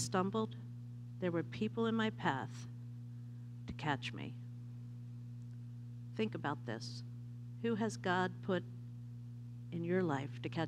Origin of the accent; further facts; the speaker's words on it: Philadelphia, Pennsylvania, United States; Strangely, growing up in Philadelphia and knowing nothing about farming, I believe I was meant to be and was called to be a farmer.